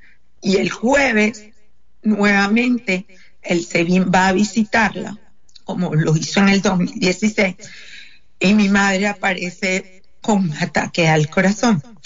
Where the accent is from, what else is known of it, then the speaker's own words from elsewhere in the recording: Venezuela; yo soy franco-venezolana. Yo no solamente soy venezolana, yo soy francesa.